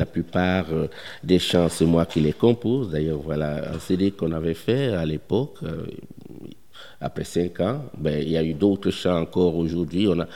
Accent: Switzerland; je suis suisse

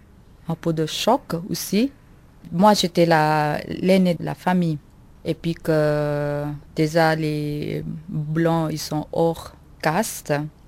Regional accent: Nepal; now in Switzerland; Et moi, je viens de Népal.

